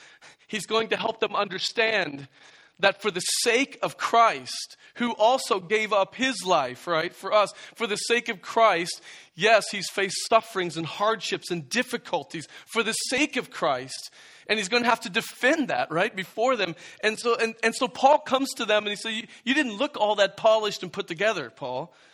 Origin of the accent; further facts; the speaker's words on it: Midwest, United States; I grew up in the Midwest.